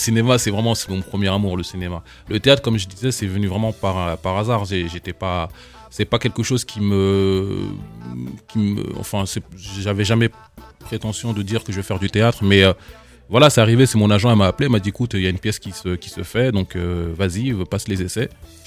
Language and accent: French; Mantes-la-Jolie, Île-de-France, France; parce qu'on vient de Mantes-la-Jolie.